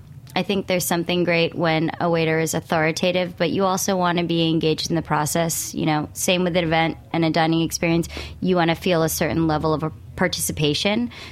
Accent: New York, United States; And I think it's disappointing as a New Yorker because LA is having a really major moment right now.

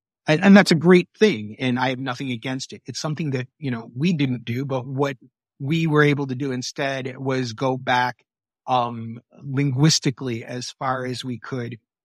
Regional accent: Michigan, United States; It's funny because I remember the part of the country I'm from, I grew up in Michigan.

